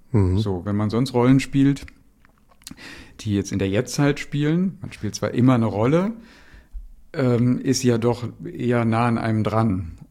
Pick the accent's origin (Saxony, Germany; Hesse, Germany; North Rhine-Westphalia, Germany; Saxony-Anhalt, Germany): North Rhine-Westphalia, Germany; Dortmund; ich komme ja aus Dortmund